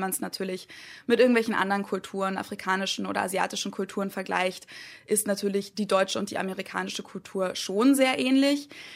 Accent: Germany; Und das kann man als Deutscher manchmal nicht so ganz nachvollziehen.

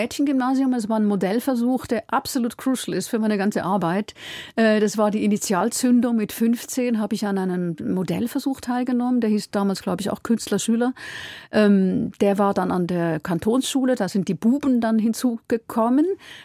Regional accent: Zurich, Switzerland; Ich bin aufgewachsen am Zürcher See oder weit, weit oberhalb des Zürcher Sees. Und ich bin aufgewachsen in einem Tagungs- und Studienzentrum, was mein Vater geleitet hat.

